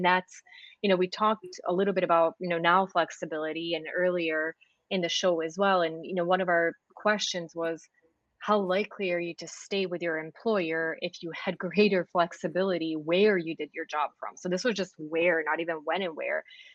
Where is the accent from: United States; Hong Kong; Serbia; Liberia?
Serbia; You might have tried to ask my, you know, guess my accent. You would have no idea that I'm Serbian.